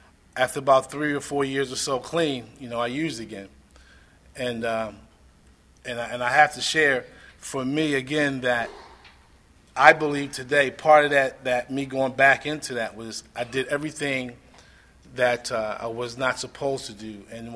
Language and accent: English; Baltimore, Maryland, United States; now in Virginia, United States; I grew up in Baltimore. I live in the Virginia area today, but I remember, you know, as a kid going down to the barbershop in the neighborhood